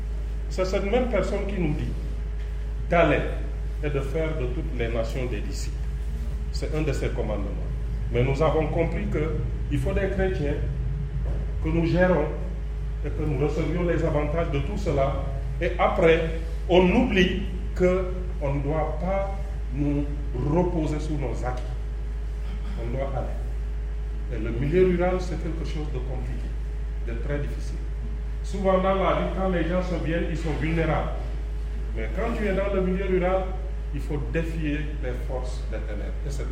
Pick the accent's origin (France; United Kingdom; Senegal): Senegal; dans mon village, c'est là que je suis né. J'ai grandi avec eux. J'ai fait les choses avec eux. Et c'est chez moi. Comme on dit, on est sénégalais.